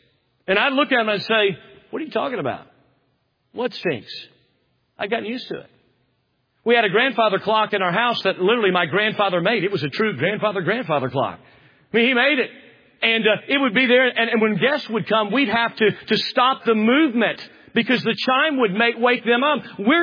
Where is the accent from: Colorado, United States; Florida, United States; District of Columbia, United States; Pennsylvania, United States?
Florida, United States; Tampa; I'm from Tampa, Florida, as I said, and Tampa, Florida is known for Tampa Bay.